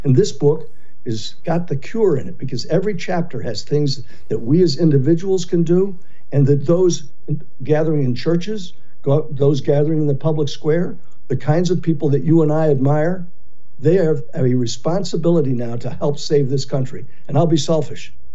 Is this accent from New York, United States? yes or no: yes; New York, United States; when I was a kid, back in the 50s, actually the 40s and the 50s, we used to have a parade down the street. My dad was the senior officer in that little town in upstate New York